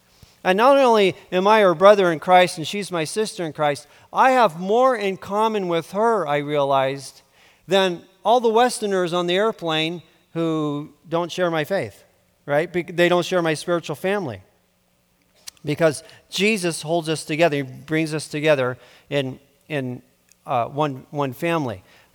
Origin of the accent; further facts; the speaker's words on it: South India, India; a Christian, an Indian, and a former rock musician. Not sure all that fits together, but there it is. I grew up in South India and lived within a particular subculture of my particular urban Indian melting pot.